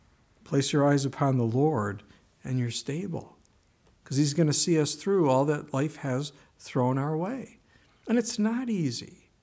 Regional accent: Manitowoc, Wisconsin, United States; We're people from Manitowoc, Wisconsin. Does he even care about us? We're not Milwaukee, Green Bay, Appleton.

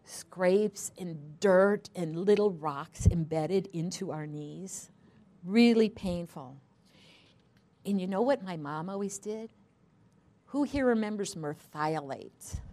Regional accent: Arizona, United States; You know, I was raised in Arizona, and so it's sunny and hot and wonderful, you know, 90% of the year there

